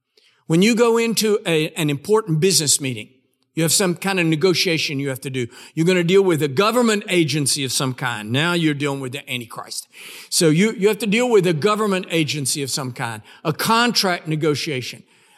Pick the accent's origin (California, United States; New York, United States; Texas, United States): Texas, United States; born there; I'm a Texan by birth, and I live here in the United States, but I was born in the Republic of Texas. And so Texas stories are precious to me.